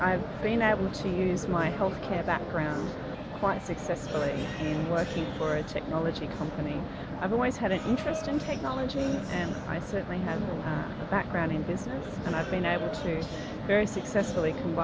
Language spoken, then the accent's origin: English; Melbourne, Victoria, Australia; I was born and raised in Melbourne.